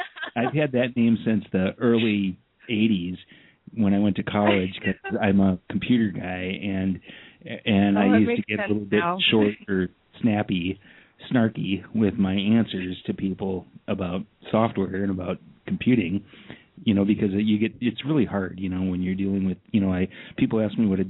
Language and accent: English; Salem, Oregon, United States; I'm from Salem, Oregon.